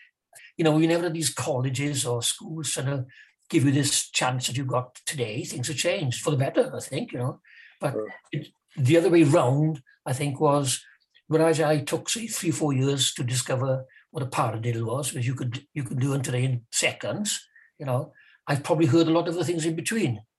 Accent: Carmarthen, Wales, United Kingdom; born there; Well, I was born in Carmarthen. I was born in a house, actually, on the main street, 1944.

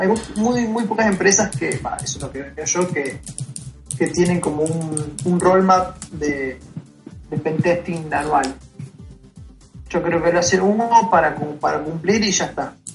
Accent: Argentina; como somos los argentinos

